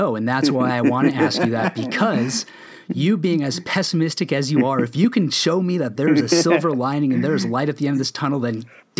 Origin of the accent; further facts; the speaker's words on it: Phoenix, Arizona, United States; because I'm born and raised in Phoenix.